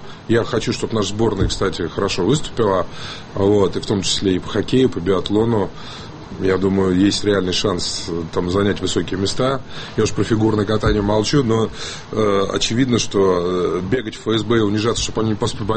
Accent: Sochi, Krasnodar Krai, Russia; born there; Ну, во-первых, я родился в Сочи много лет назад.

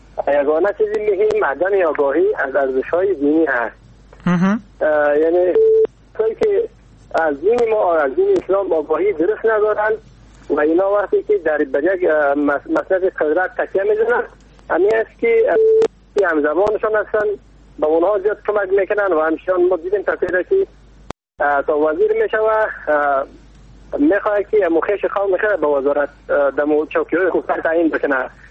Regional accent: Badakhshan, Afghanistan; از بدخشان هستم

